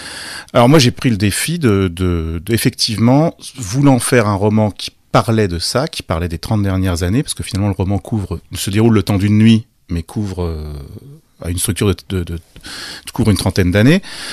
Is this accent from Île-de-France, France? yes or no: no; Rouen, Normandy, France; Moi, je suis originaire de Rouen.